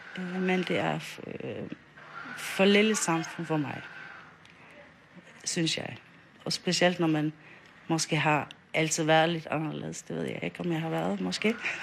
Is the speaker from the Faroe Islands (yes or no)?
yes; Faroe Islands; now in Denmark; jeg kommer fra Færøerne. Men jeg har boet i Danmark i 22 år.